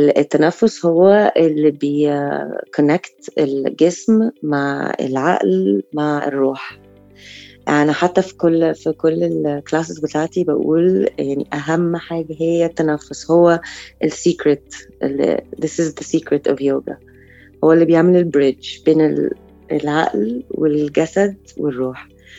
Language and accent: Arabic; Alexandria, Alexandria Governorate, Egypt; now in Cairo, Egypt; جت مرة واحدة إن أنا أروح القاهرة. كان عندي بس أصحاب قليلين في القاهرة لأن أنا أصلاً من اسكندرية. فابتدت كده، فجيت في 2010